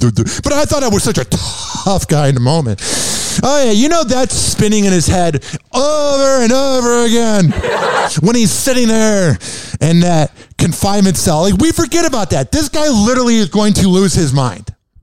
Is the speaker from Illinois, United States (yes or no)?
yes; Chicago, Illinois, United States; I grew up in Chicago. I grew up in the suburbs.